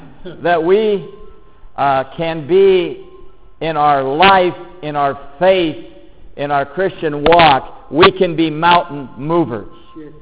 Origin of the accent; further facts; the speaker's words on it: Bellevue, Washington, United States; I grew up in Bellevue quite a few years ago. In fact, my parents came to Bellevue when I was, Bellevue was 5,000 people. My father owned a shoe business in the old Bellevue Square